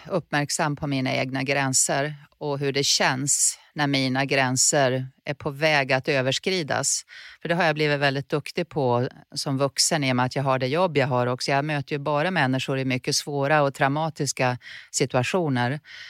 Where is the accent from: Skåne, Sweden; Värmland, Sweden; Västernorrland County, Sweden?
Västernorrland County, Sweden; Örnsköldsvik; Jag är uppväxt i Örnsköldsvik, i en familj som inte hade en akademisk tradition och en ganska jantelagsdominerad miljö där man inte skulle tro att man var något.